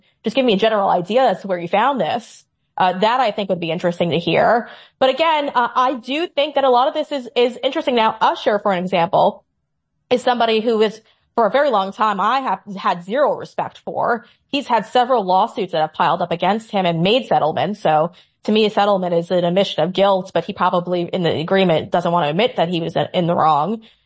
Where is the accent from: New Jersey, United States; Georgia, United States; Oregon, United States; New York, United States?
New York, United States; I grew up in New York. I have friends in New York who were interns for Bad Boy.